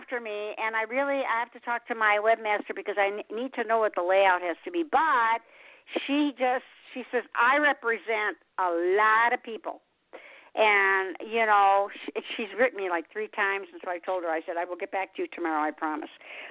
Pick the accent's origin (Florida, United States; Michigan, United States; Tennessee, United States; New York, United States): Michigan, United States; I'm from Michigan.